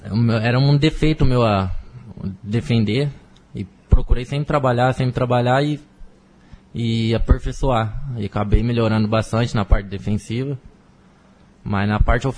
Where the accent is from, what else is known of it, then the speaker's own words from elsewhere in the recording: São Paulo, Brazil; Eu sou paulista.